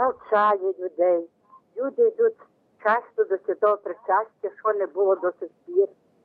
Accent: Ternopil Oblast, Ukraine; Так, я з Тернопільщини. Я православна.

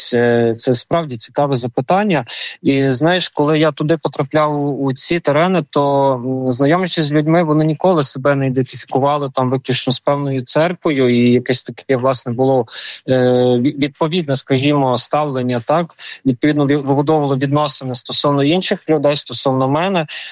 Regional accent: Ivano-Frankivsk Oblast, Ukraine; в моєму населеному пункті, який знаходиться фактично, звідки я родом, знаходиться цей населений пункт на межі Бойківсько-Покутський.

